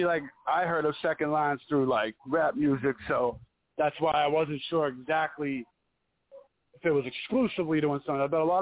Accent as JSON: {"language": "English", "town": "Pittsburgh", "region": "Pennsylvania", "country": "United States", "said": "I'm from Pittsburgh, Pennsylvania. How the fuck do I know"}